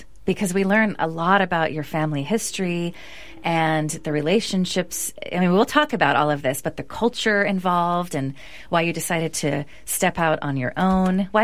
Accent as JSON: {"language": "English", "town": "Petaluma", "region": "California", "country": "United States", "tie": "born or raised there", "said": "because I grew up in Petaluma, which is very close to what is known now as the wine country."}